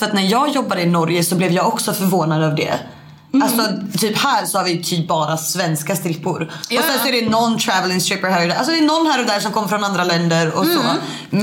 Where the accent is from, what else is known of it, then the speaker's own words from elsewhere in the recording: Sweden; Och alla norska gäster var ju verkligen så... älskar ju att jag var svensk